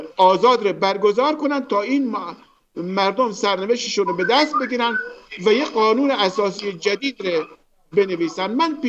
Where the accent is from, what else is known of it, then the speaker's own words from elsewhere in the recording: Iran; ما اقوام ایرانی هستیم، فارس، عرب، کرد، بلوچ، ترک، همه ما یکی هستیم